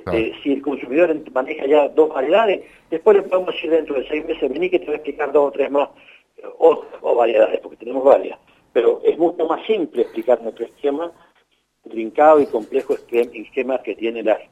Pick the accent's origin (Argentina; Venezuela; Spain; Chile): Argentina; somos argentinos